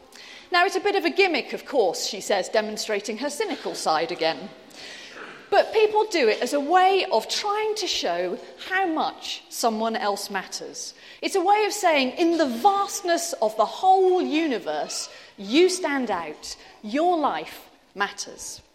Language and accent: English; England, United Kingdom; because I'm terribly English and repressed and not very demonstrative.